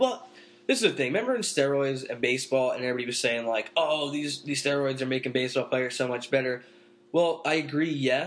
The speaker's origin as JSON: {"language": "English", "region": "New Jersey", "country": "United States", "said": "He's a New York dude. We're from New Jersey."}